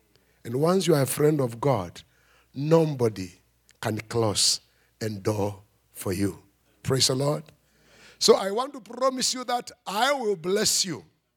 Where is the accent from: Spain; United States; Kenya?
Kenya; Machakos, Machakos County; Also, when you come, I come from Machakos. When you come to those sites, I'm halfway here, halfway in Africa.